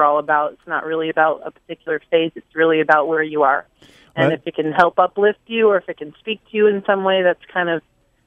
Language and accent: English; Ohio, United States; also born or lived in Vermont; my background is I was born in Vermont to Vermont parents who decided they were going to move to Ohio to live on a bigger farm.